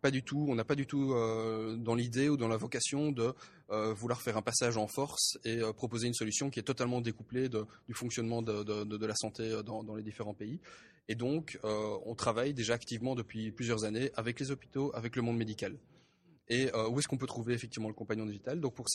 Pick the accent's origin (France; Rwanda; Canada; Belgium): Belgium; C'est vrai que moi, en tant que Belge, c'est vrai que je n'avais pas connaissance de cet organisme.